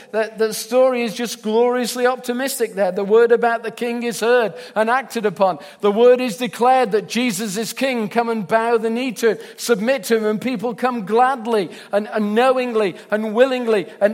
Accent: England, United Kingdom; And I'm English.

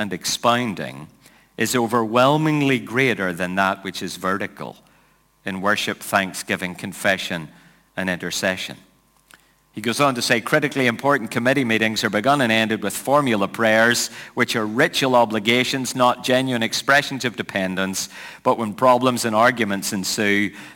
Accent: Northern Ireland, United Kingdom; I grew up in Cold War Europe, where everyone was scared of being annihilated by a Russian nuclear warhead, and in a small country where people were shooting at each other most of the time.

